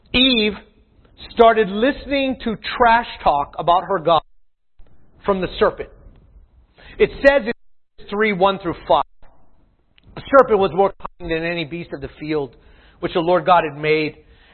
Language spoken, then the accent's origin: English; Hawaii, United States; I don't know if it knew I was from Hawaii, but it put a pineapple in the bottom left corner.